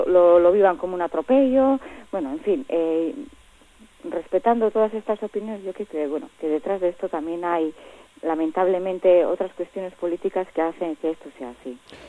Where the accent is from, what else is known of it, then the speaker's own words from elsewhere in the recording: Legazpia, Basque Country, Spain; yo soy de Legazpia y Legazpia es un pueblo que ha sido muy castigado también por las basuras